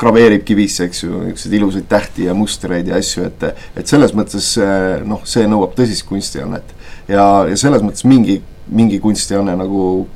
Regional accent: Paide, Järva County, Estonia; also born or lived in Türi; Ma olen põline paidelane, uhkusega võin öelda. sündinud siin, kasvanud siin, esimesed mõned aastad küll Türil

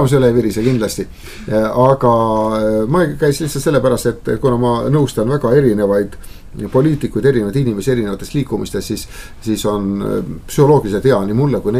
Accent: Viljandi, Viljandi County, Estonia; mina olen Viljandi poolt pärit

